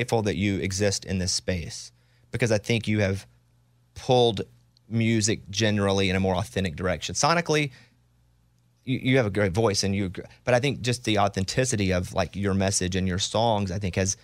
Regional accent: Arkansas, United States; We're both small town Arkansas.

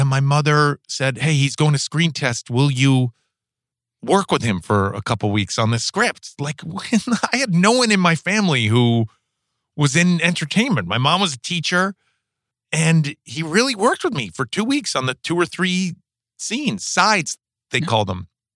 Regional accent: New York City, New York, United States; You know, New York is I grew up in the West Village. It's very artistic.

